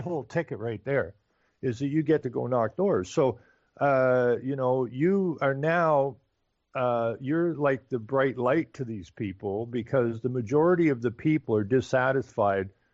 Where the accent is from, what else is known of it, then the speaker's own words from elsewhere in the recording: Canada; I'm a Canadian.